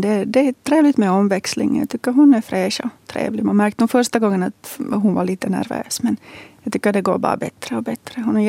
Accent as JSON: {"language": "Swedish", "town": "Hanko", "region": "Uusimaa", "country": "Finland", "tie": "born or raised there", "lives_now": "Ekenäs, Finland", "said": "jag är ursprungligen hemma från Hange. Nu har jag bott nog i Äknäs hur länge som helst och gått i skola här och så vidare."}